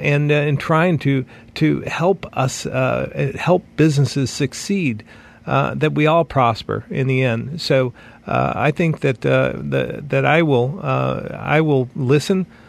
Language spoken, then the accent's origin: English; Barre, Vermont, United States; I grew up in Barrie, and when you growing up in Barrie, we have an incredibly rich ethnic history, and it's all revolving around granite. And it's we have the French and the Italians and the Scots that all came to Barrie to craft the rock.